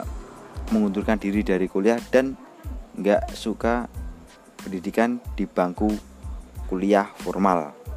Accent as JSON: {"language": "Indonesian", "town": "Surakarta", "region": "Central Java", "country": "Indonesia", "said": "Umur saya 20 tahun, saya asal Solo."}